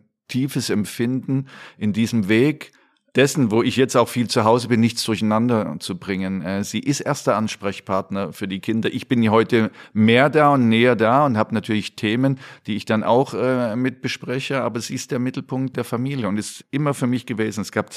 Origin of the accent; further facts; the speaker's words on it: Dresden, Saxony, Germany; Ich bin heute noch sehr gerne in Dresden und laufe dann alle Ecken ab, wo ich groß geworden bin, in der Wallstraße, dann auf dem Weg zum Stadion und natürlich Richtung Zwinger und Taschenberg.